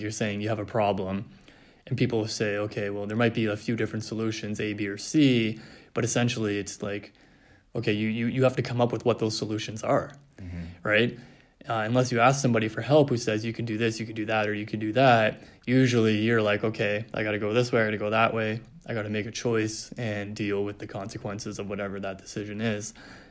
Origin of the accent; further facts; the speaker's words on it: Canada; me, myself growing up in Canada, a lot of our tests were all very multiple choice based.